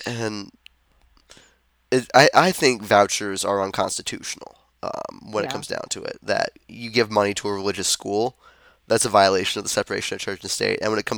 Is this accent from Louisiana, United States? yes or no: yes; Louisiana, United States; I grew up in Louisiana, so...